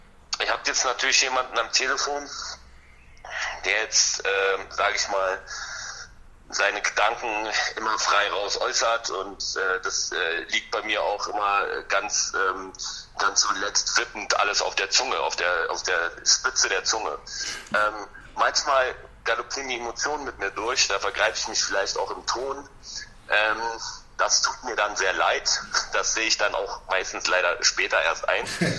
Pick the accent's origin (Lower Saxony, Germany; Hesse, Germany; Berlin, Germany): Berlin, Germany; Ich bin halt Berliner mit Leib und Seele